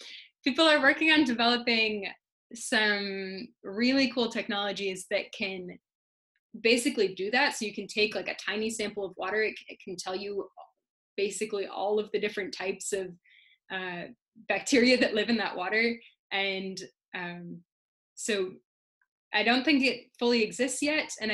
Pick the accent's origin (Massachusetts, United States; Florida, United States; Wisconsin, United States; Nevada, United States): Wisconsin, United States; Growing up in Wisconsin, I have an affinity for the Great Lakes. I grew up about half an hour from Lake Michigan